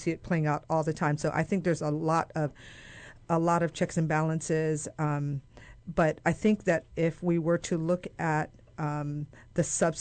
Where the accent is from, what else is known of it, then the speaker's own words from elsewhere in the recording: Hawaii, United States; But we grew up in Hawaii, and it's different.